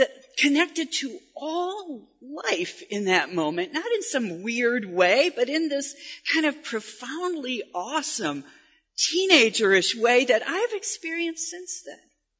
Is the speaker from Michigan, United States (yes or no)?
yes; Livonia, Michigan, United States; I grew up in the Midwest. I grew up in Livonia, Michigan.